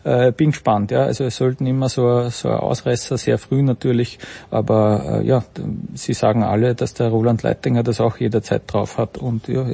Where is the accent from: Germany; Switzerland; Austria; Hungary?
Austria; Vienna; Deswegen lehne ich mich jetzt als Wiener vor allem gar nicht aus dem Fenster